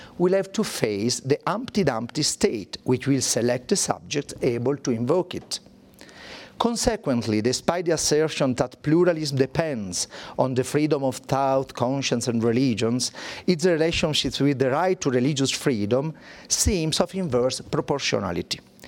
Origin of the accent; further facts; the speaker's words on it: Italy; I came from Italy, so I'm a legal scholar